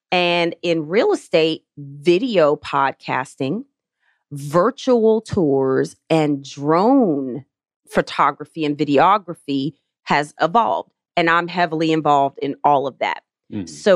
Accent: New Jersey, United States; And I wasn't taught that when I was growing up in New Jersey.

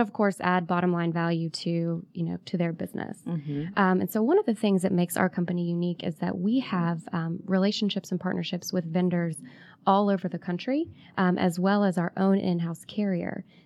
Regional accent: Marietta, Georgia, United States; No, I'm actually from Marietta originally.

